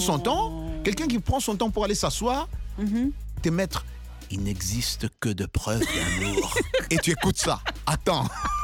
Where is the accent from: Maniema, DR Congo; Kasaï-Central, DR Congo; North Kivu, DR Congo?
Kasaï-Central, DR Congo; Dimbelenge; Ça, en tout cas, chez moi, Dimbelenge, ça ne peut pas marcher.